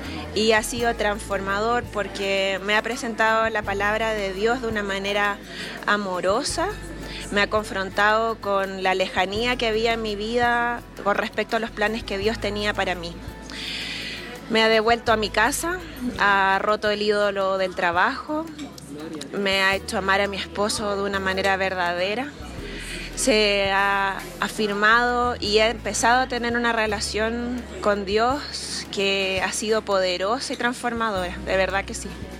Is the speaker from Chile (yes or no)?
yes; Chile; soy chilena, tengo 35 años.